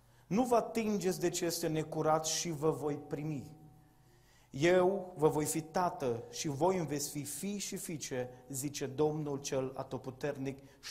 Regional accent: Brădet, Romania; Mă trezesc în satul meu, în Brădet

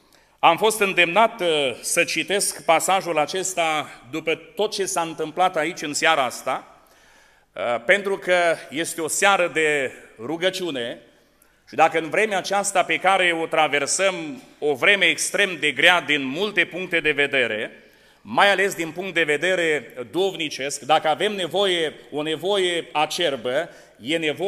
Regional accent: Suceava, Suceava County, Romania; venim din Suceava și de acolo vă aducem salutări sfinte

